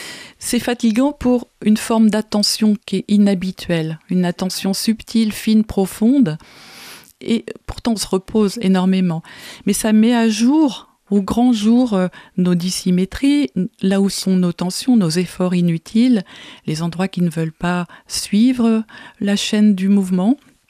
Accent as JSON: {"language": "French", "town": "Falaise", "region": "Normandy", "country": "France", "tie": "born or raised there", "also_born_or_lived": "Paris", "said": "Ce qui fait que moi, j'ai grandi finalement en Normandie après être née à Paris. Je grandis dans le Calvados, à Falaise."}